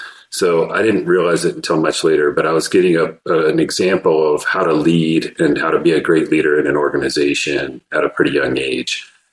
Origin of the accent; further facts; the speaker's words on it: Lubbock, Texas, United States; I grew up in Lubbock, Texas, which is a smallish West Texas town, home of Texas Tech University.